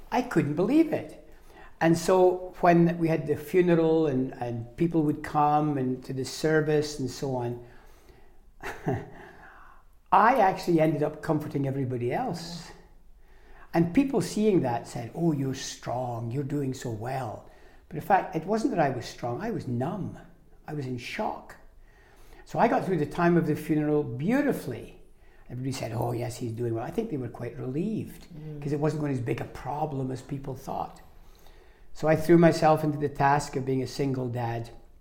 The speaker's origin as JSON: {"language": "English", "town": "Arbroath", "region": "Scotland", "country": "United Kingdom", "tie": "born or raised there", "also_born_or_lived": "Glasgow / London", "moved": "as an adult", "lives_now": "Canada", "said": "Well, while I've lived in Canada for almost 50 years, I'm actually Scottish, and I come over every year to brush up on my accent. But I was born and raised in Arbroath, which is on the east coast of Scotland."}